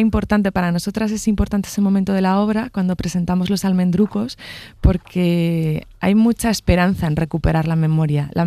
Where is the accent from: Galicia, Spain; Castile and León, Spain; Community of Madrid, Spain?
Castile and León, Spain; abrimos temporada aquí en mi tierra, en Castilla y León